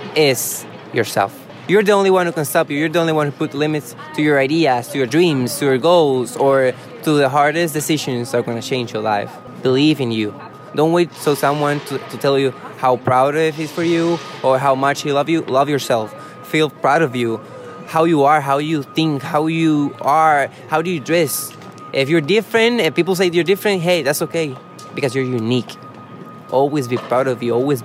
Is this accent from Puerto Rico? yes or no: yes; Hatillo, Puerto Rico; Well, I come from a background of agriculture. I raised pigs with my dad in Puerto Rico, Atillo, my hometown.